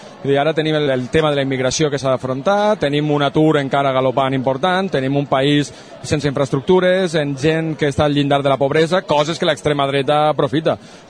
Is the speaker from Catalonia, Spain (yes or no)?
no; Valencian Community, Spain; que som alguna cosa diferent, que som valencians.